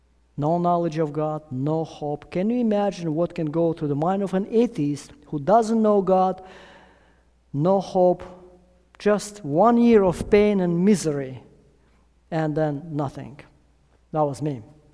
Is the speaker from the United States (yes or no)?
no; Russia; also born or lived in Armenia; Anyway, I grew up in Russia, though. I was 2 years old when my parents moved to Russia.